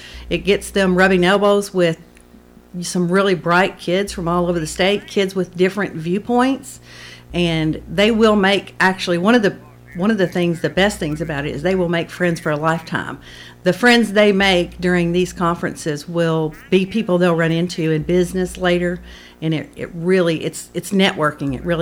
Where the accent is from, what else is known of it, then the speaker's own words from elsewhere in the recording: Kentucky, United States; moved away as an adult; As you know, I'm from Kentucky. We've been here about 11 years, and I participated with them.